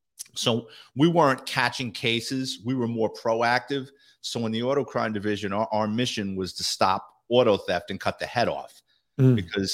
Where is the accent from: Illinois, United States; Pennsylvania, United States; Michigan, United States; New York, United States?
New York, United States; Throgs Neck; Like growing up in Frog's Neck, there was so many car thieves.